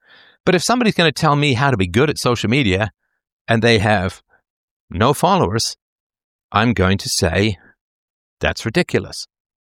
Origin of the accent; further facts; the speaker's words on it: England, United Kingdom; so I grew up in England